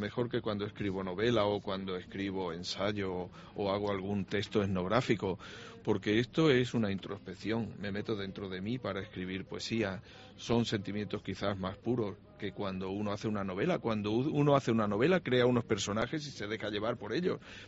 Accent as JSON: {"language": "Spanish", "town": "Torre de Don Miguel", "region": "Extremadura", "country": "Spain", "tie": "born or raised there", "said": "algunos textos que tenía por ahí guardados hablan de mi pueblo, de Torre de Don Miguel"}